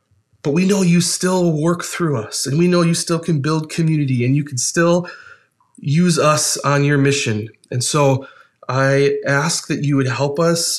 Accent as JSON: {"language": "English", "region": "Ohio", "country": "United States", "said": "I just won the sports trivia question, and I'm from Ohio, and yada, yada."}